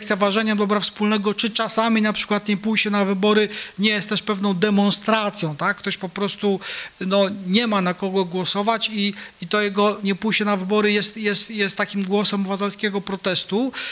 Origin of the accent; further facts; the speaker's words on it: Legionowo, Masovian Voivodeship, Poland; Moja mała ojczyzna, którą dla was jest wasze miasto, wasza dzielnica, wasza ulica, dla mnie moje przepiękne Legionowo.